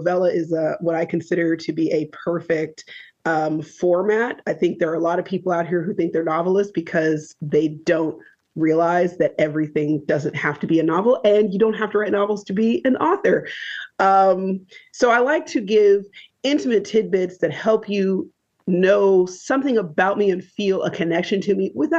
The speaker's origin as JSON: {"language": "English", "region": "California", "country": "United States", "said": "I raised him in Montreal, Quebec. We're both, I'll say, I'm from California. He was born in California."}